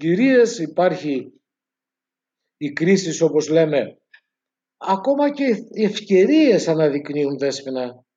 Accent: Greece; Ως Έλληνες, και αυτό το είδαμε στην έρευνα που ανέφερα, σκεφτόμαστε και ως μεσογειακός λαός πολύ συγκινησιακά

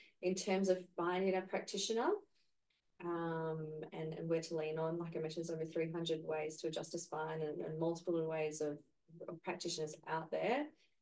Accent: Perth, Western Australia, Australia; also born or lived in Sydney; I grew up in Perth.

